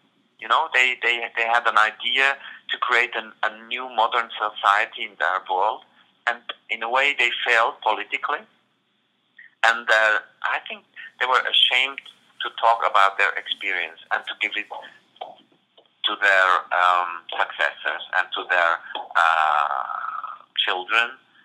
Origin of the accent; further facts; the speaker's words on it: Iraq; they saw on my passport that I'm coming from Iraq.